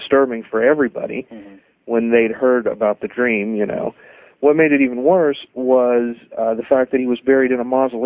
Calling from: Charleston, West Virginia, United States; I'm calling from Charleston, West Virginia.

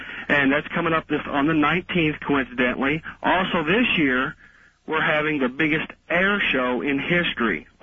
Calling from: Louisville, Kentucky, United States; I'm calling from Louisville, Kentucky.

